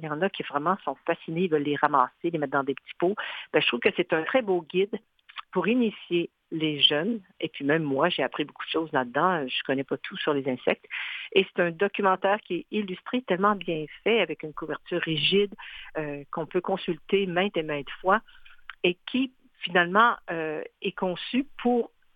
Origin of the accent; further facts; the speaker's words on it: Quebec, Canada; accent: Quebec; Je suis Québécois. I will take care of you. » Je parle français. Pour une raison que j'ignore, les Parisiens s'obstinent à nous répondre en anglais et font comme s'ils ne comprenaient pas notre accent québécois.